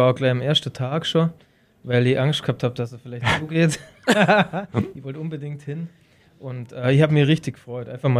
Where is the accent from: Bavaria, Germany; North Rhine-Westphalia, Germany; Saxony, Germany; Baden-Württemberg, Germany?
Baden-Württemberg, Germany; Schnürpflingen; Also gerade in dem Bereich, auch wo ich herkomme, bei Schnürpflinge, das ist ja auch bloß 8-9 Kilometer von der Iller weg, eher mal, sogar weniger.